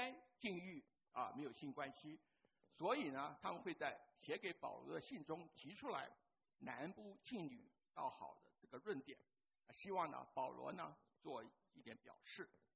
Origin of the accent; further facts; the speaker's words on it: China; 保罗好像是很赞成我们中国人所说的什么男大当婚女大当嫁的观念